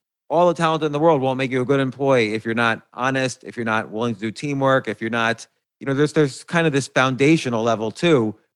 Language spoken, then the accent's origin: English; New Jersey, United States; You know, I grew up in New Jersey